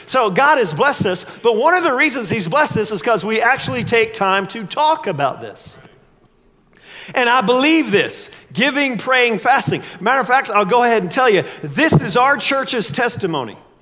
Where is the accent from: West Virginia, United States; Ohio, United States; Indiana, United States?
Indiana, United States; Columbus; since I grew up in Columbus, Indiana, and I had Channel 4 at my house, that was before cable